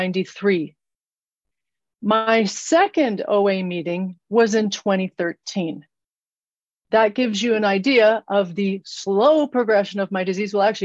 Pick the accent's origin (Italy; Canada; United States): Canada; moved away as an adult; also born or lived in New Zealand; I'm from Canada. I left Canada. I got a job in New Zealand.